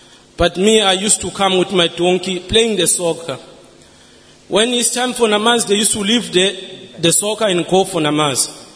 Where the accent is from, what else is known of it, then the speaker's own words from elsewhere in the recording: Ingwavuma, KwaZulu-Natal, South Africa; I'm original from Ingwavuma. Ingwavuma, it's almost close to Swaziland. I can stand with half of my body South Africa, half of my body Swaziland.